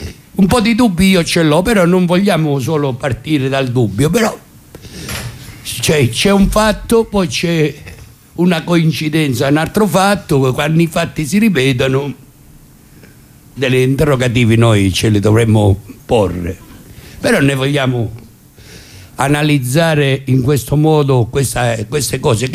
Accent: Rome, Lazio, Italy; io sono romano

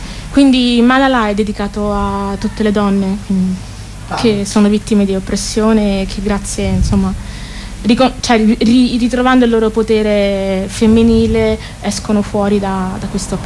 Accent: Rome, Lazio, Italy; sono nata e cresciuta a Roma, il mio paese d'origine è la Liberia.

